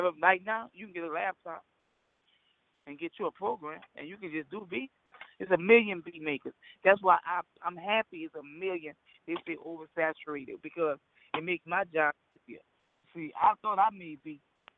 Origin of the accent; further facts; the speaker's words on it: New Orleans, Louisiana, United States; now in Houston, United States; I'm from New Orleans, so remember, I'm here for the bounce. I love bounce. I'm in Houston.